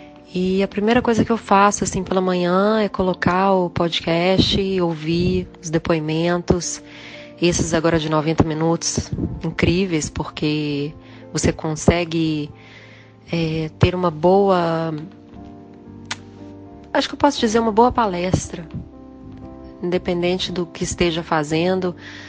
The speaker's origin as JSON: {"language": "Portuguese", "town": "Belo Horizonte", "region": "Minas Gerais", "country": "Brazil", "moved": "as an adult", "lives_now": "Dubai, United Arab Emirates", "said": "vou fazer 37 e sou de Belo Horizonte. Vim parar em Dubai"}